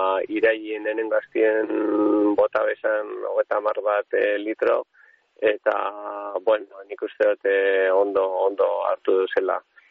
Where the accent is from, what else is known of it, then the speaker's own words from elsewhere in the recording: Basque Country, Spain; accent: Biscayan; gure jatorri zegu bizkaitarra gara, nire izkeran ikusten duzu arabarra baino bizkaitarra nazela